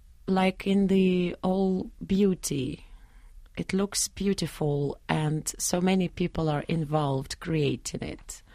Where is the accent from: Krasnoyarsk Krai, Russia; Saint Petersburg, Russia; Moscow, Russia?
Moscow, Russia; English is a second language; No, I grew up in Moscow.